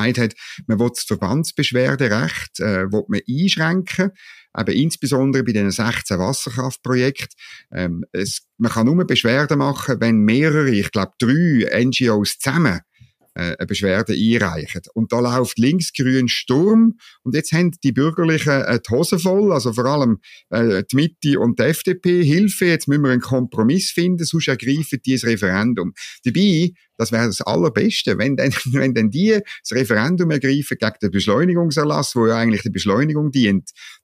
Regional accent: Switzerland; ich als Schweizer Steuerzahler, ich kann nicht viel ändern in Gaza

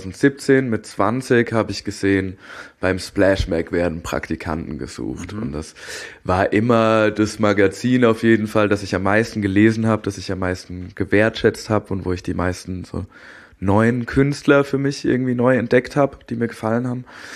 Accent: Darmstadt, Hesse, Germany; Genau, in Darmstadt bzw. Griesheim bei Darmstadt, nicht Frankfurt-Griesheim. Verwechslungsgefahr. Ja, ich bin in der Nähe aufgewachsen

